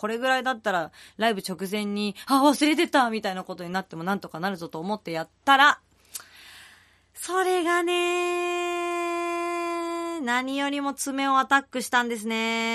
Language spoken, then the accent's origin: Japanese; Setagaya, Tokyo, Japan; 私の地元でもあります、世田谷区の下北沢ガーデンで、